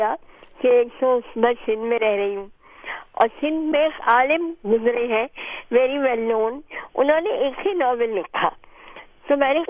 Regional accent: Raichur, Karnataka, India; born there; جب میں پیدا ہوئی تو یہ کرناٹک کا علاقہ تھا جہاں شیواجی مرے تھے اور عالمگیر کی آخری لڑائی ہوئی تھی

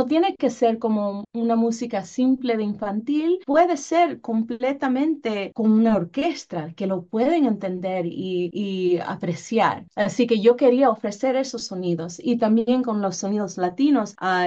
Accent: Dominican Republic; Como me crié en la República Dominicana, fui a la escuela ya

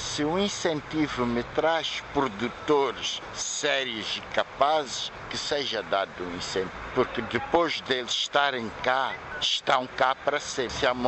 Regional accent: Tete, Mozambique; Eu sou de Tete e lembro-me da mina do Moatize com os nossos compatriotas a ir ao fundo a 30 metros.

